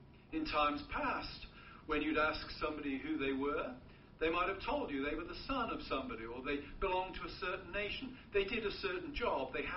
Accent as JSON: {"language": "English", "country": "United Kingdom", "tie": "born or raised there", "said": "I remember growing up in Britain in the 1980s"}